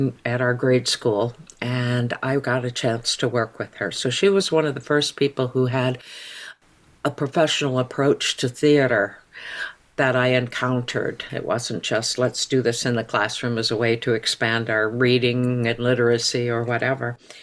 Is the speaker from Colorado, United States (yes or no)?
yes; Denver, Colorado, United States; born there; also born or lived in Mid-Atlantic / Indiana / Illinois; I was born in Denver, Colorado, and then we moved back to the East Coast, Mid-Atlantic, which is where my mom's family was from.